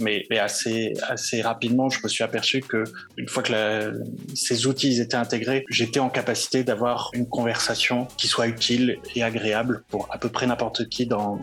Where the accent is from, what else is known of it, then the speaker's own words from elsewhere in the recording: France; Je suis français.